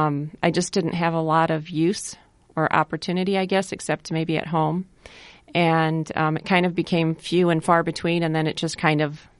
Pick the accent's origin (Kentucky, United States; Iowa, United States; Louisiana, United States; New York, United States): Iowa, United States; Ames; also born or lived in India; I did grow up in Ames. I was born in India, but then we came over because my dad went to Iowa State University. He got his PhD. So our family came over, and at that time in the 1960s